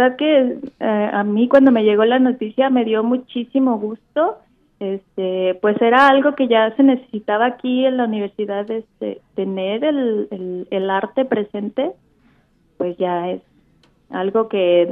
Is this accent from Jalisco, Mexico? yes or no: yes; Guadalajara, Jalisco, Mexico; moved away; Yo soy originaria de Guadalajara y cuando me vine a vivir aquí